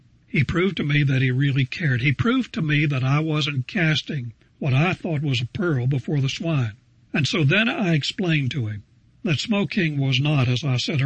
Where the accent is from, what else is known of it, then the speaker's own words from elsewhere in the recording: Denver, Colorado, United States; Though I was from Denver and had seen a lot of this, I couldn't help but wonder, now what's this guy all about?